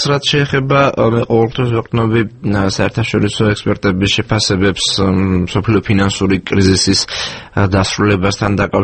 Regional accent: Samegrelo-Zemo Svaneti, Georgia; სამეგრელოში დავიბადე, გავიზარდე, სკოლა იქ დავამთავრე

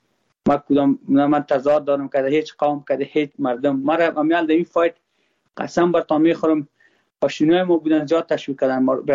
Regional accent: Afghanistan; من خود ما افغان هستم.

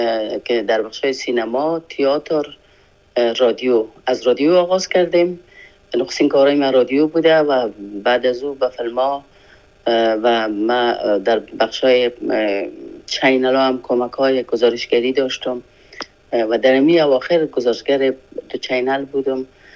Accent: Afghanistan; now in France; من تقریبا 5 روز 6 روز بعد از او از افغانستان برآمدم، فرانسه آمدم

